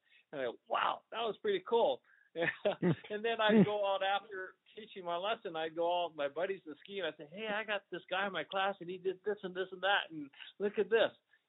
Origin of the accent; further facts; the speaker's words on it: Vancouver, British Columbia, Canada; And growing up in Vancouver, and I was only, you know, 21 years old, a ski instructor